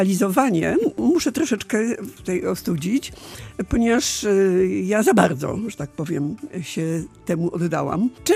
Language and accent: Polish; Gdańsk, Pomeranian Voivodeship, Poland; born there; now in Gdynia, Poland; to moje miasto, choć urodziłam się w Gdańsku.